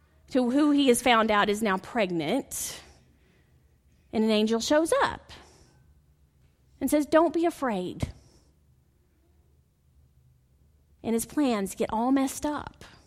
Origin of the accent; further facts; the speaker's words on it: Bridge City, Texas, United States; One of the things I love about this Texas city is it's so much like my hometown in Bridge City.